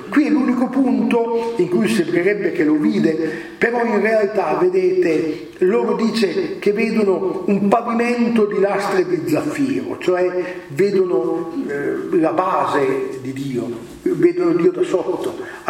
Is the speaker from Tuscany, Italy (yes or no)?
no; Piedmont, Italy; come piemontese, scuta, che vuol dire non solo senti, ma vuol dire obbedisci.